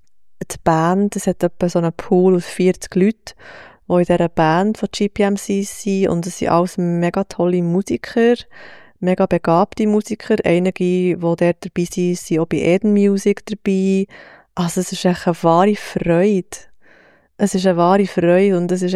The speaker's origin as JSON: {"language": "German", "town": "Thun", "region": "Bern", "country": "Switzerland", "tie": "born or raised there", "said": "Also ich wohne, oder ich bin in der Hochburg von Freikirchen aufgewachsen"}